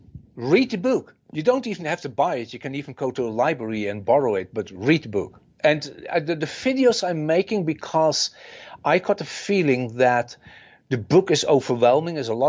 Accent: Netherlands; I'm from the Netherlands. It's not .com. It is .NL.

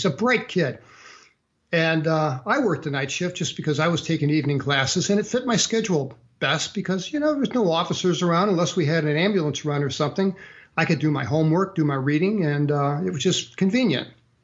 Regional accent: St. Louis, Missouri, United States; We were both city kids. I grew up in St. Louis, Missouri.

